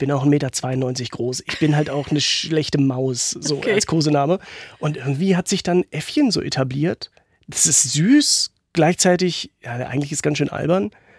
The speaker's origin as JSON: {"language": "German", "region": "North Rhine-Westphalia", "country": "Germany", "tie": "born or raised there", "said": "in Nordrhein-Westfalen, wo ich groß geworden bin"}